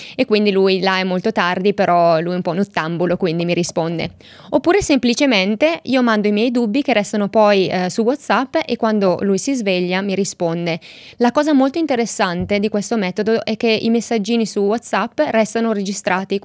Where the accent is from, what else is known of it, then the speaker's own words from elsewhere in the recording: Lombardy, Italy; accent: Brescian; first language Bresciano; Italian is a second language; la mia lingua madre, come dico spesso, è il bresciano